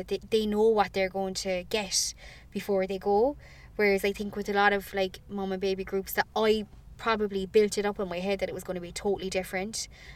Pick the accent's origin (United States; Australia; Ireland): Ireland; Cork, Munster; accent: Cork; so I'm from Cork, obviously. If you can't